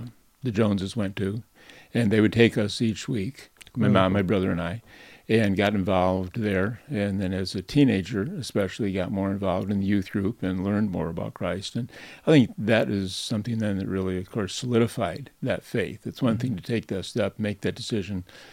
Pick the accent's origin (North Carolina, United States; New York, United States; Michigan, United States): New York, United States; Watkins Glen; We grew up near Watkins Glen, New York.